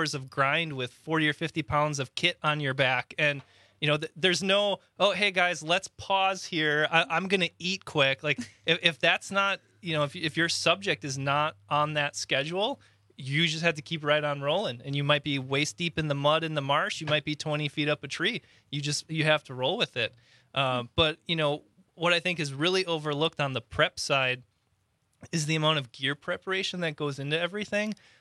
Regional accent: Wisconsin, United States; Panzerottas. I mean, I was born and raised in Waukesha County.

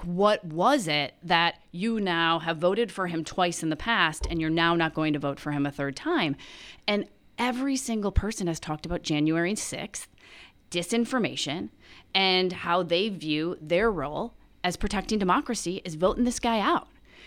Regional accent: Eau Claire, Wisconsin, United States; I mean, I think of my hometown of Eau Claire. I mean, he spoke at my high school in 2016.

